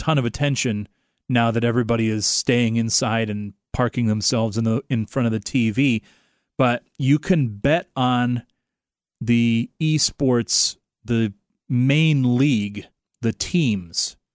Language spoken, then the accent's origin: English; United States; Because I am an American, I channeled my inner American voter